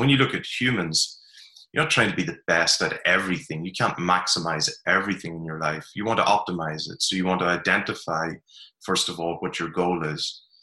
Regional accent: Ireland; Oh, so I grew up in Ireland, grew up along the border during the Troubles, which was interesting.

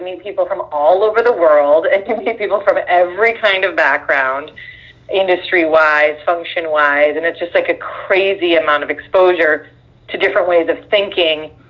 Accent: Minnesota, United States; born there; Okay, so I was born in Minnesota. My parents are from India. And so it was very, not a lot of Indians in Minnesota.

